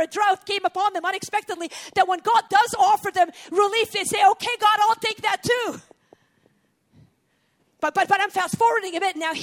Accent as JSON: {"language": "English", "town": "Beirut", "region": "Beirut Governorate", "country": "Lebanon", "tie": "born or raised there", "said": "We grew up in West Beirut. This is the Muslim side of Beirut. My family was Christian. In fact, my mom was a Palestinian refugee."}